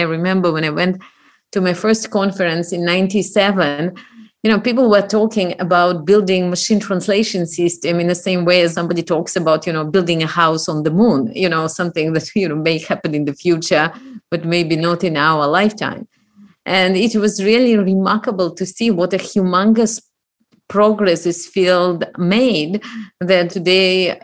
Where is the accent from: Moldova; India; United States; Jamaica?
Moldova; English is a second language; now in Israel; my family moved to Israel. And then all of a sudden, you know, things again changed. And instead of being a Jew, I became Russian, even though I come from Moldavia.